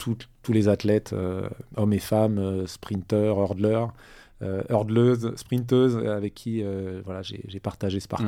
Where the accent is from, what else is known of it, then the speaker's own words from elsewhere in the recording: Occitanie, France; born there; j'ai aujourd'hui, faut le dire, 54 ans. Je suis né en 1969 dans l'Aveyron. Du fait de mes attaches familiales maternelles, qui est du Tarn, ma maman.